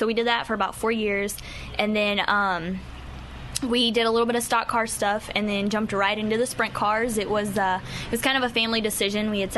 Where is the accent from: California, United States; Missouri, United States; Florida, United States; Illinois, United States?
Missouri, United States; Sedalia